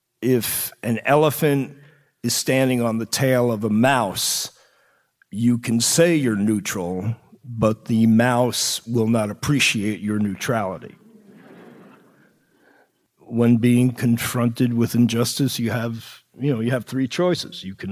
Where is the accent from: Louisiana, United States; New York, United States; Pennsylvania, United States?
New York, United States; I grew up on Long Island.